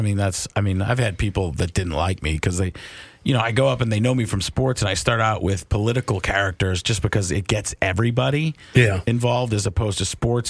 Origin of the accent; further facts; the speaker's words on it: Waukesha, Wisconsin, United States; I grew up in Waukesha.